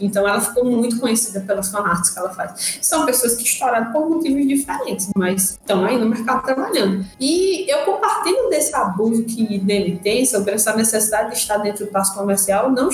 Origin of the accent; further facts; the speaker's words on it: Maceió, Alagoas, Brazil; Eu percebo isso porque eu sou do Maceió, e toda vez que eu vou para qualquer lugar do Brasil